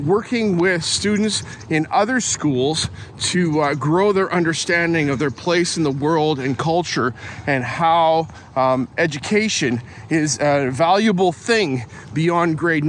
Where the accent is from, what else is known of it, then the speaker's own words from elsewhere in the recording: British Columbia, Canada; And so I'm from British Columbia. This was super relevant to me, Tom.